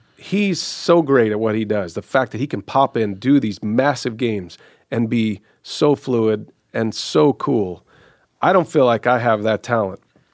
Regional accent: Texas, United States; now in Milwaukee, United States; He's from Milwaukee, so that's different than me. I'm from Texas, but Milwaukee's my home now.

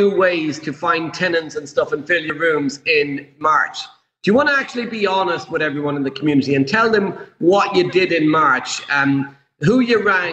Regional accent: Ireland; English is a second language; Hey, I'm Irish. I can't. English is my second language.

